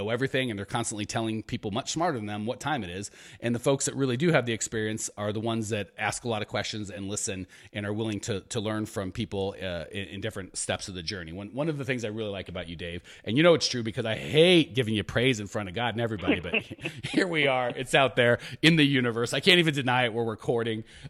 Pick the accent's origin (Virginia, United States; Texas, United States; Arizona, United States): Arizona, United States; Phoenix; It's going to be here in my hometown, Phoenix.